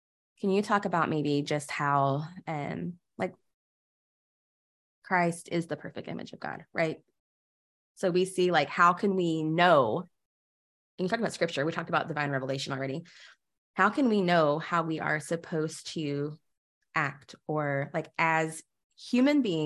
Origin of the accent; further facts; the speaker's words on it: the South, United States; I think of like growing up in the South, right? And just the way that we view other people.